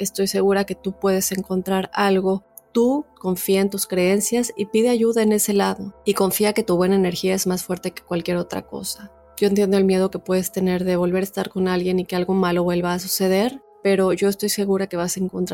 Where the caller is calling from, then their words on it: Costa Rica; Deseo quedarme en anonimato, pero sí les puedo decir que soy de Costa Rica.